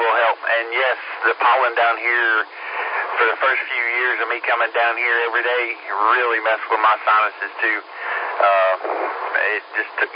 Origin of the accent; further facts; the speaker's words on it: United States; I grew up right there in the Little River Valley, so been around there my entire life.